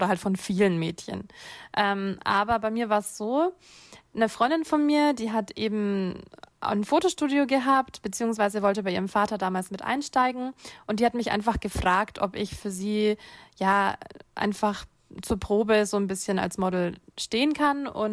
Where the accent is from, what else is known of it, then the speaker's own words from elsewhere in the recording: Nuremberg, Bavaria, Germany; Ich komme aus Nürnberg. Ich bin 25 Jahre alt.